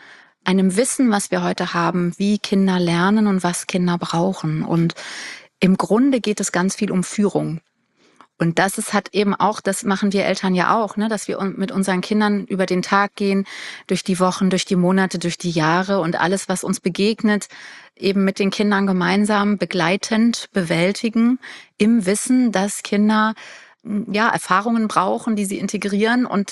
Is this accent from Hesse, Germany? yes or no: yes; Hesse, Germany; ich komme auch aus Hessen ursprünglich.